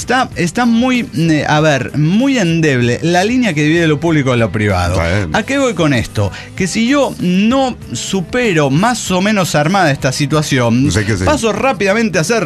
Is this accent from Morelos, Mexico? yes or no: yes; Axochiapan, Morelos, Mexico; Porque Axochiapan ya, yo no quería pedos en Axochiapan. Mi pueblo es mi pueblo.